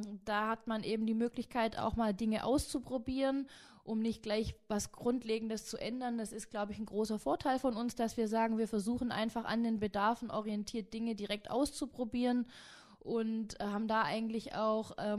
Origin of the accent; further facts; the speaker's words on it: Tübingen, Baden-Württemberg, Germany; born there; now in Lippe, Germany; meine schwäbischen Wurzeln, die kann ich nicht verleugnen, beziehungsweise die kann man, glaube ich, nicht überhören. Ich bin in Tübingen geboren, daher auch der leichte Akzent und habe dort mein Studium an der Universität in Tübingen absolviert